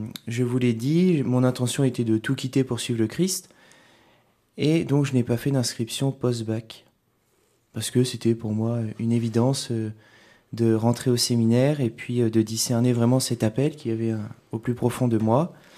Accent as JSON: {"language": "French", "town": "Dreux", "region": "Centre-Val de Loire", "country": "France", "tie": "born there", "said": "je suis né à Dreux et j'ai fait ma scolarité dans l'enseignement catholique à l'Institut Saint-Pierre-Saint-Paul."}